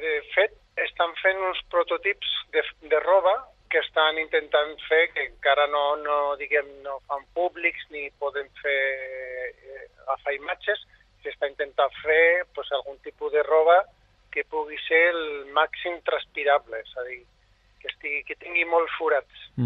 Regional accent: Madrid, Community of Madrid, Spain; born there; perquè jo soc nascut aquí a Madrid

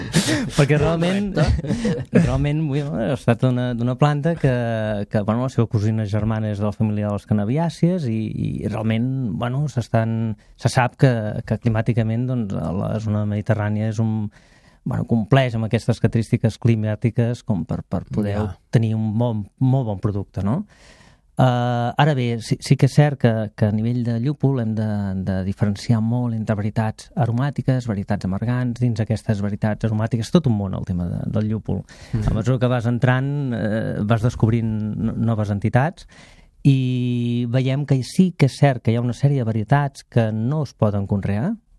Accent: Barcelona, Catalonia, Spain; jo soc de Sant Andreu del Palomar, de fet.

